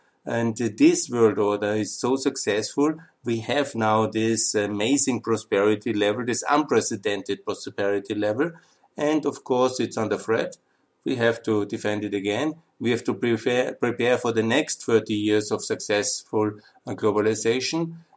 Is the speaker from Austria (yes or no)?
yes; Austria; English is a second language; I'm from Austria. I'm also for Austrian NATO membership, just to make that clear. I'm 52 years old